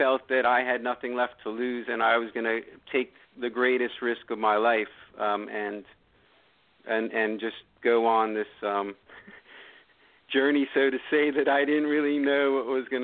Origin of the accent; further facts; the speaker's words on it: New York, United States; I had a pretty typical American life up until about a year and a half ago. I grew up in New York, and then I went off to college and then to medical school